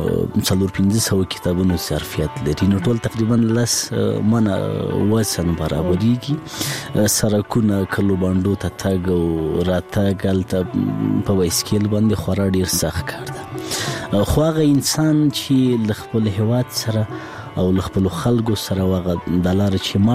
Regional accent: Laghman, Afghanistan; زه په لغمان کې پیدا سویم په لغمان کې را لوی سویم خوانځي مې په لغمان کې لوسته

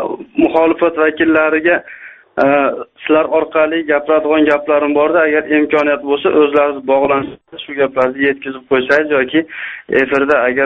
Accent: Kyrgyzstan; now in Yekaterinburg, Russia; Qirg'izistonlikman o'zim. Rossiyaning Yekaterinburg shahridan sizlarga ulanyapman.

